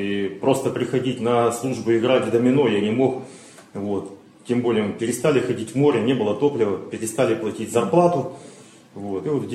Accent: Vladivostok, Primorsky Krai, Russia; born there; Родился я во Владивостоке, учился, поступил в высшее военно-морское училище имени Макарова

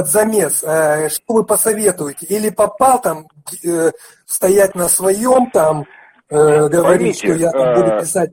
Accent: Chelyabinsk Oblast, Russia; здесь живу я в Челябинске, а вообще я родом с Челябинской области, тут не так далеко, 100 километров, как бы.

